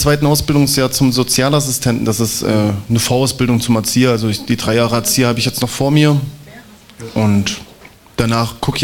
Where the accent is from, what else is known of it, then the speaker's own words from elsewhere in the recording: Erfurt, Thuringia, Germany; Ich komme ja nicht hier jetzt vom Herrenberg quasi, ich komme quasi aus der Leipziger Platz da, die Gegend.